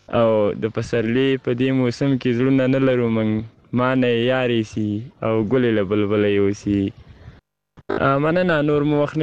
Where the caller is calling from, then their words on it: Kabul, Afghanistan; د کابل ولایت د دی سبز ولسوالۍ نه